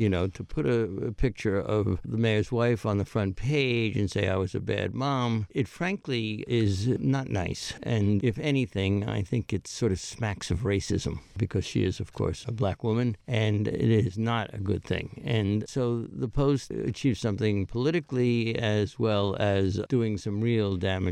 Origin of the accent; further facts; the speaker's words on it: Great Barrington, Massachusetts, United States; I meet people on the streets in my hometown of Great Barrington, and they're telling me that they've put money into the lockbox.